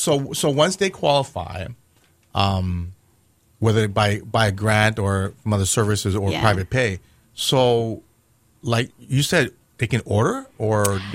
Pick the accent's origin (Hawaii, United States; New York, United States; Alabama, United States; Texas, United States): Hawaii, United States; He goes, where are you from? I go, I'm from Hawaii.